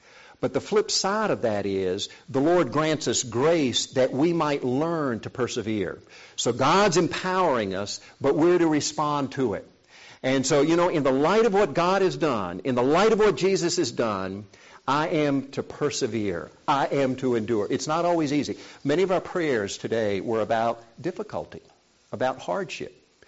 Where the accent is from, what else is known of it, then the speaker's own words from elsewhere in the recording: South Korea; English is a second language; I was 12 years old. Growing up in Korea, we used to go to bed with the chickens.